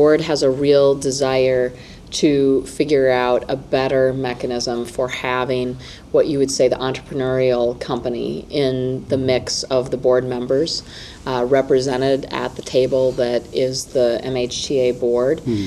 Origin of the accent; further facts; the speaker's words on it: Mankato, Minnesota, United States; I've been down to Mankato a couple of times. That's my hometown.